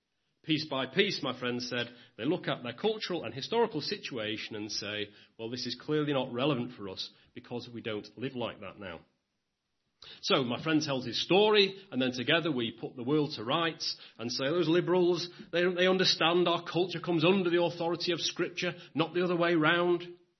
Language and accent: English; England, United Kingdom; I get to my cultural background. I'm an Englishman. An Englishman's home is his castle.